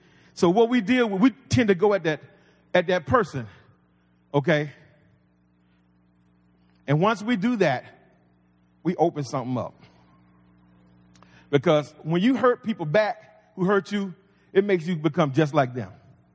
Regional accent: Georgia, United States; see, I'm not from New York. I'm from South Georgia.

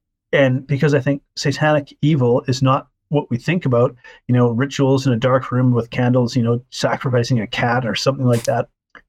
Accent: Canada; Right. I feel like, so I'm Canadian, and I feel like American Christianity is like a little bit different than like anywhere else in the world.

